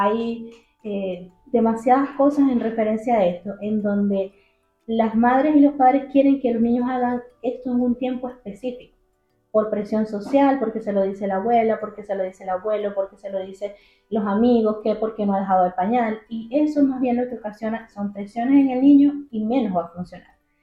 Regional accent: Venezuela; moved away as an adult; now in Santiago, Chile; yo soy pediatra venezolana y todos mis estudios y toda mi formación la realicé en Venezuela. Pero llegué a Chile en el 2019

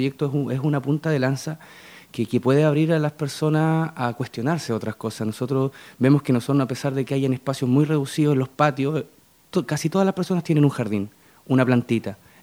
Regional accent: Purranque, Los Lagos, Chile; also born or lived in Osorno; yo nací en Osorno, me crié en Purranqui hasta los 17 años, estudié en colegio particular, subvencionado, Preciosa Sangre.

